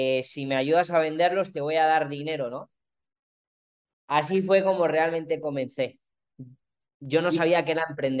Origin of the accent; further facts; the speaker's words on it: Palma, Balearic Islands, Spain; Soy de Palma de Mallorca